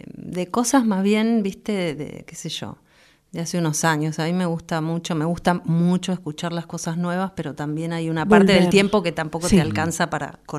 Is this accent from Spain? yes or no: no; Peru; moved away; yo tengo un papá peruano, ¿viste? Ajá. Crecí en Perú, pasé mi infancia ahí, después vine acá, después viví 10 años afuera.